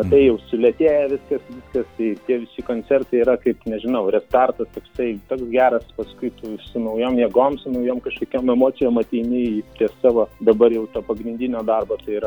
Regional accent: Dzūkija, Lithuania; mes esam Dzūkai, girų karaliai

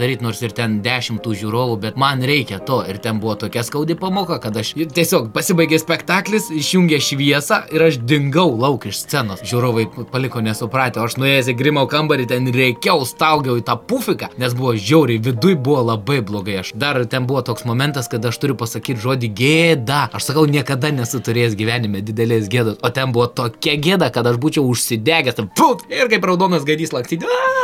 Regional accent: Samogitia, Lithuania; Nes aš negaliu lietuvišką te pasakyti, ką aš galiu žemaitišką visko išsakyti. Nu tada tep nuo dūšių, sen tep normalė. Nes nu mes žemaitė esam tokie dūšių žmonės.

